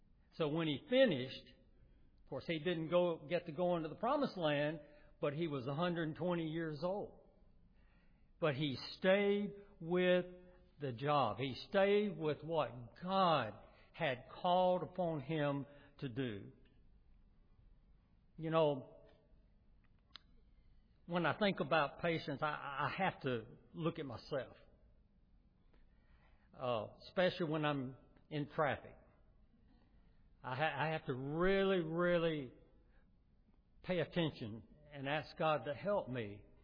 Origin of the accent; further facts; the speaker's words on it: Huntsville, Alabama, United States; Of course, Ann and I grew up in Huntsville, Alabama, the Space and Rocket Center city.